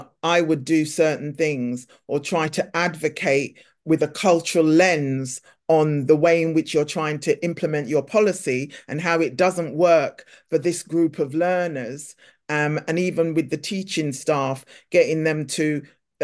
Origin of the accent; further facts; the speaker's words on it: United Kingdom; I'm Black British, I was born here, I was raised here, of Caribbean descent